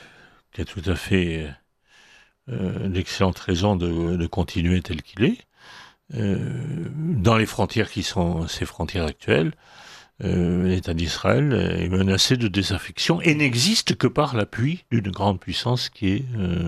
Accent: France; Parce que chez nous, en France, pays de la liberté, il y a eu une certaine censure sur ce sujet-là.

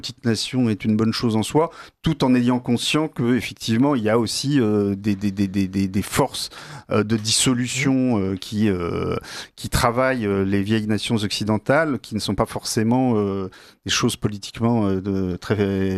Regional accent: France; Nous, notre défi en tant que Français, il est très beau

